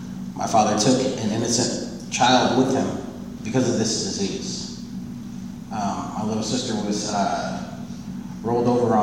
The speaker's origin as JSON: {"language": "English", "town": "Baton Rouge", "region": "Louisiana", "country": "United States", "tie": "born or raised there", "said": "And grew up in Louisiana. I was born and raised there in Baton Rouge."}